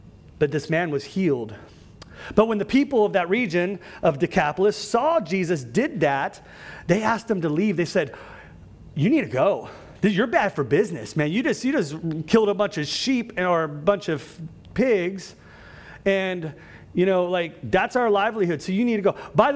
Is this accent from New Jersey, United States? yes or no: no; California, United States; Y'all, I got the Disneyland discounts for a Southern California residence when I was a kid, so I'm from Southern California.